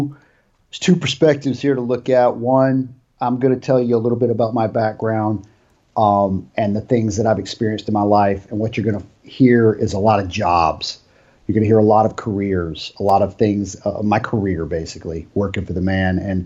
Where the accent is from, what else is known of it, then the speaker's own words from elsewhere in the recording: Alabama, United States; I'm from Alabama originally. So I have a very basic schooling background